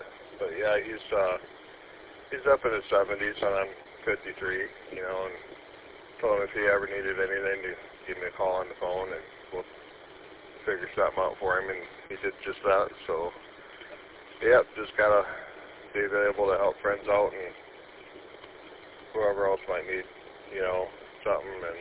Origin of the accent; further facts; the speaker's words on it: Michigan, United States; Anyway, I'm originally from Gladi. I brought a friend of mine down here from Tawas to get his checkup done since he broke his hip.